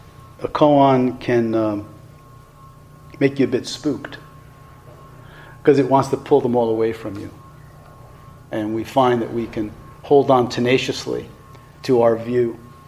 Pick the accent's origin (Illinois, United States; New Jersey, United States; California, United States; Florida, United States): New Jersey, United States; Newark; I'm from Newark. I have trouble with people sitting behind me like this.